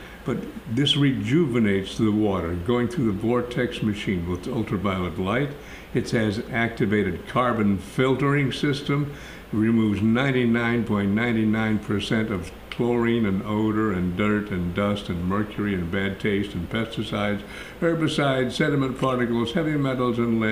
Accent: Iowa, United States; I'm from Iowa. I'm not Jewish.

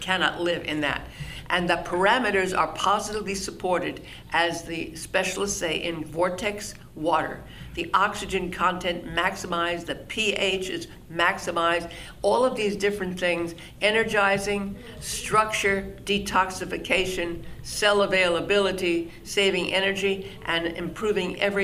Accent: Brooklyn, New York, United States; born there; I'm European Jew.

